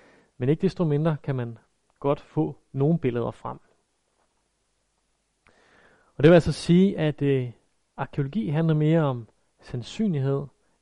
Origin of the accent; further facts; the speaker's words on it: Jutland, Denmark; I kan godt høre, jeg er fra Jylland.